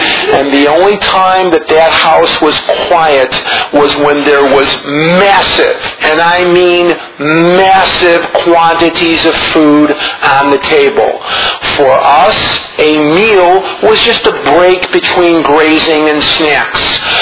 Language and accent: English; Chicago, Illinois, United States; now in Scottsdale, United States; But as you'll hear, that I was born and raised in Chicago, and that's very, very much a part of my story